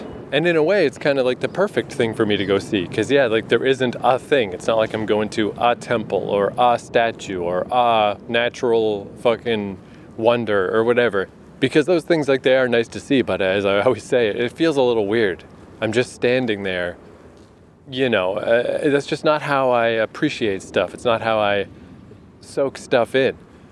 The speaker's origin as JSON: {"language": "English", "region": "New Brunswick", "country": "Canada", "tie": "born or raised there", "said": "You know, I'm always saying, like, I grew up on the St. John River in New Brunswick."}